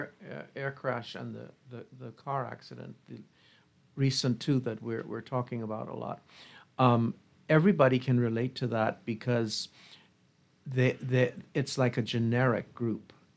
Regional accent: Bahamas; Where the minute people hear, like, I'm from the Bahamas, it's like, oh, you know Pastor Miles Monroe.

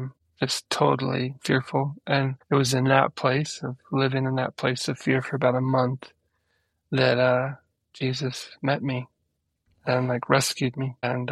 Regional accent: Peoria, Illinois, United States; I grew up in Peoria, Illinois, which is a lovely Midwestern town in Illinois, right on the Illinois River.

